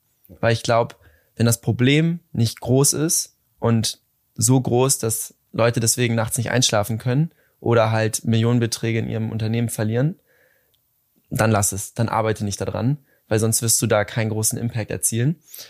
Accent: Hamburg, Germany; Ich komme aus Hamburg.

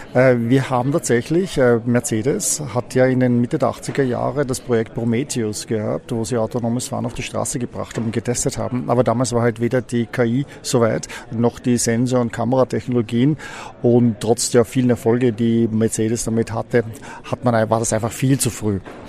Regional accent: Vienna, Austria; Ja, ich bin aus Wien, ich bin selber Wiener.

